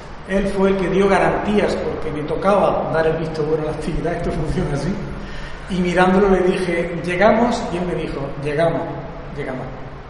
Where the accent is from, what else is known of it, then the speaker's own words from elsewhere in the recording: Peal de Becerro, Andalusia, Spain; also born or lived in Cazorla; Llevo a gala el ser de aquí, allá por donde voy. Sería fácil decir Cazorla porque nací allí, pero soy de Peal y me crié en Peal y soy pealeño a todos los efectos